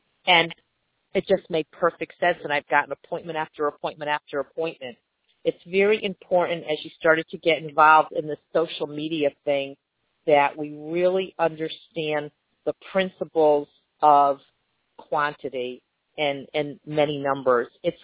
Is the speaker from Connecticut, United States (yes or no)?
yes; Connecticut, United States; now in Georgia, United States; I'm originally from Connecticut. As you can tell, I'm not from Georgia.